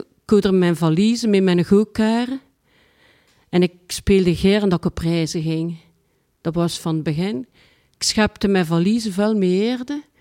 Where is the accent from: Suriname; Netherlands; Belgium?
Belgium; Ghent, Flemish Region; born there; 1966, de 11e april, met een geboortedatum. Ik ben geboren in Den Briel, in Gent. En mijn moeder en mijn vader die woonden op een Undelhemse Stienweg.